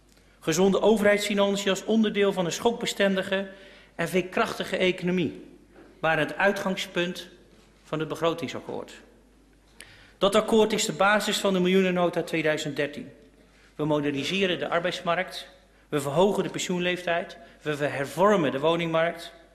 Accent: Netherlands; Maar daar zijn we Nederlanders heel goed in.

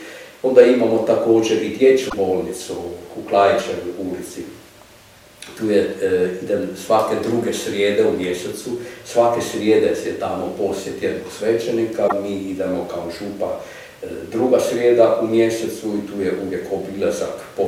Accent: Koprivnica, Koprivnica-Križevci County, Croatia; Služio vojsku u Koprivnici, mom rodnom gradu

